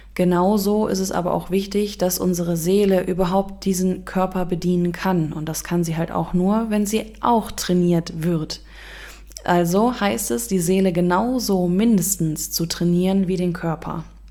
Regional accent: Düsseldorf, North Rhine-Westphalia, Germany; Gut, also ich komme noch aus Düsseldorf, das wollte ich noch sagen

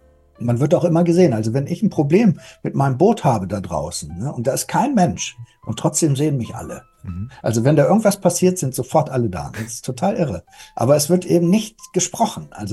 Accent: Germany; ich bin eben kein Norweger, ich bin Ausländer.

